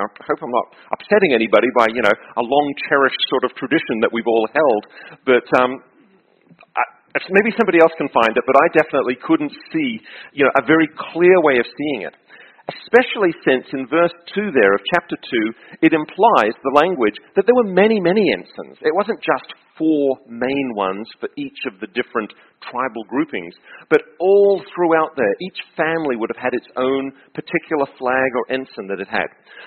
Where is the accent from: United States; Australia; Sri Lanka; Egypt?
Australia; And I grew up in Australia